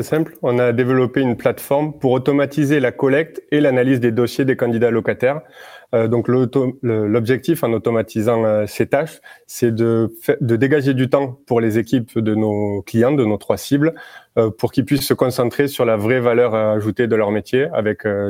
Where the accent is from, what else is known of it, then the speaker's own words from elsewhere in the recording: Toulouse, Occitanie, France; notamment de la région toulousaine, puisqu'on est toulousain